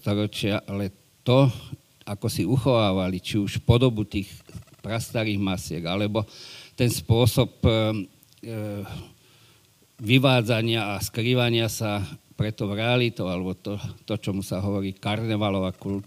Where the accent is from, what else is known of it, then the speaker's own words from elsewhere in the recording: Lodno, Žilina Region, Slovakia; ja som nedaleko z Dolných Kysúc, z obce Lodno